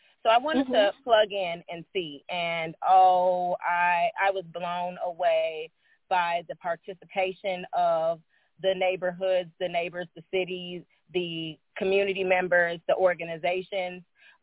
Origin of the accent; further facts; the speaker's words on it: Midwest, United States; I was raised in the Midwest.